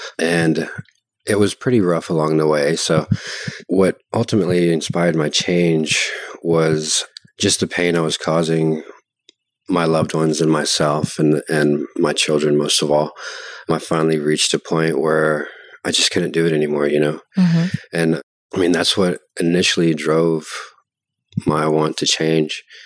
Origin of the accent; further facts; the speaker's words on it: Nacogdoches, Texas, United States; I am from Nacogdoches, Texas. Currently from Nacogdoches, Texas, 37.